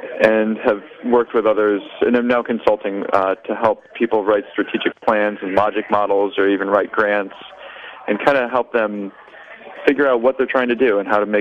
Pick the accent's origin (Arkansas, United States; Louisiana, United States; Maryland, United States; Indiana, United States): Maryland, United States; Baltimore; now in Brooklyn, United States; I am from the Washington, D.C., Baltimore area.